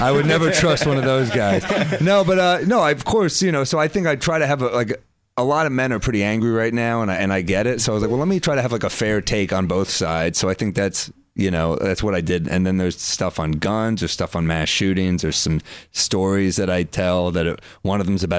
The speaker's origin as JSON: {"language": "English", "town": "New York City", "region": "New York", "country": "United States", "tie": "born or raised there", "said": "I'm from New York City."}